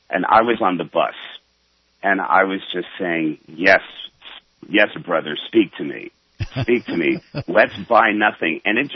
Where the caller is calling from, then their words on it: Helsinki, Uusimaa, Finland; I'm calling from Helsinki.